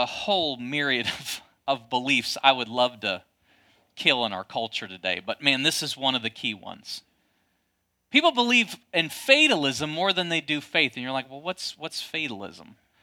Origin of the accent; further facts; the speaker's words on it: United States; I grew up on Lake Michigan.